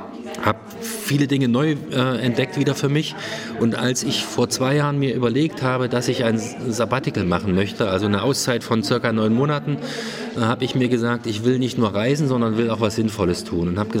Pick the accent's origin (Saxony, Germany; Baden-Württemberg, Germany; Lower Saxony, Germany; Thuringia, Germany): Thuringia, Germany; ich komme aus Thüringen, auch dort gibt es Städte mit mittelalterlichen Wurzeln, die im Barock sich entwickelt haben und danach aber kaum weiterentwickelt haben.